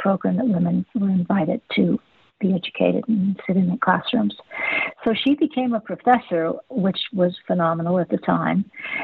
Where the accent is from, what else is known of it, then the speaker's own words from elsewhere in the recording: Ireland; Rosie is a marvelous Irish character. I'm Irish, so I like having Rosie in the story.